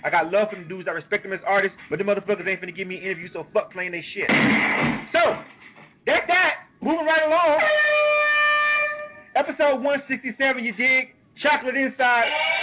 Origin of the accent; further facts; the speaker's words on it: Panama City, Florida, United States; now in Atlanta, United States; I'm from the South. From Panama City, Florida. I live in Atlanta. So I'm from the South, where we still have a wide range of race issues.